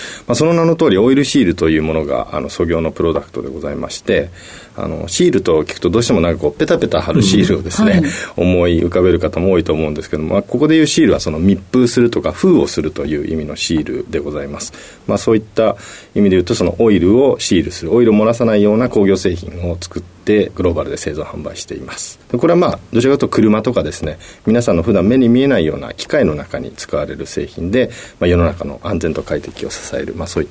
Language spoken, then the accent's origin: Japanese; Tokyo, Japan; 東京都です。